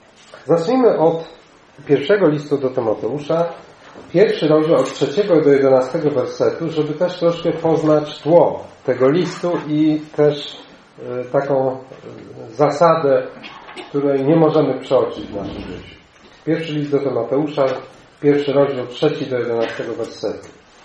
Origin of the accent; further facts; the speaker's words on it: Toruń, Kuyavian-Pomeranian Voivodeship, Poland; now in Kozienice, Poland; bo ja z Torunia pochodzę. Od 5 lat jestem żonaty, mieszkam w Kozienicach, województwo mazowieckie, wschodnia część jego, niedaleko Radomia.